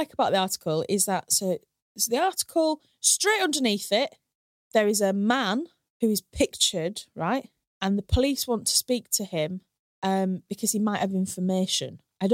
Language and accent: English; Hull, Yorkshire and the Humber, United Kingdom; obviously I grew up in Hull